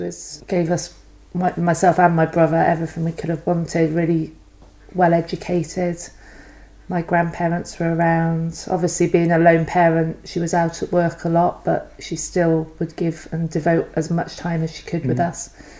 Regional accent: Banwell, South West England, United Kingdom; I grew up in Somerset, a little place, a little village called Banwell, outside of Weston-super-Mare. Lovely place, you know, really nice upbringing.

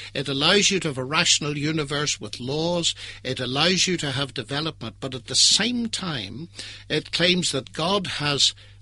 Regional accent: Ireland; Perhaps it's because I'm Irish

